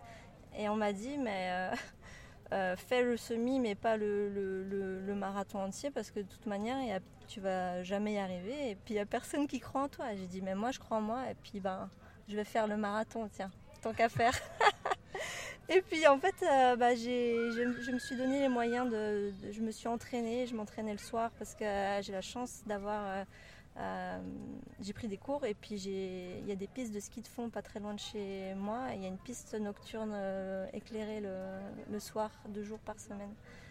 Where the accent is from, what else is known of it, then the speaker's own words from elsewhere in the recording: Brittany, France; moved away as an adult; also born or lived in Occitanie / Spain / Maldives / Belgium; now in Switzerland; j'habite en Suisse, vers Genève. Je suis originaire de France, j'ai grandi entre la Bretagne et la région toulousaine. Après mes 19 ans, j'ai quitté la France et j'ai vécu en Espagne, aux Maldives, en Belgique et puis en Suisse.